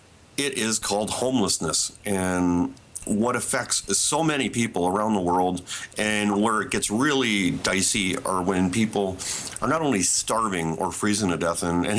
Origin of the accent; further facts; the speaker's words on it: Canada; I consider being a Canadian, the greatest country in the world.